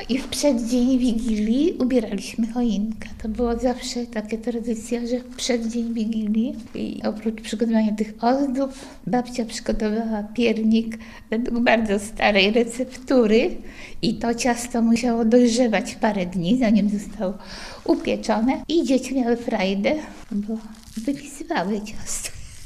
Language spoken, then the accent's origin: Polish; Gniezno, Greater Poland Voivodeship, Poland; now in Koszalin, Poland; Przyjechaliśmy z Gniezna, a mój tato przyjechał pierwszym transportem 10 maja budować Polskę.